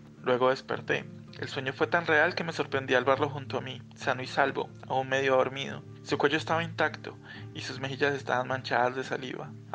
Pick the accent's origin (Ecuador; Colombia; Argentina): Colombia; Pitalito, Huila; En Pitalito, mi pueblo natal, había muy poca información, muy pocos libros, muy poca música, muy poco cine.